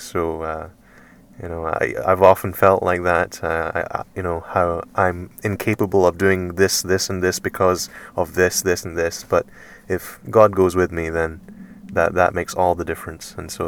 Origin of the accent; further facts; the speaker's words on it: India; now in United Kingdom; got to see my hometown again, and eat all the lovely Indian delicacies that I had grown to miss, but I had all that and now I'm back.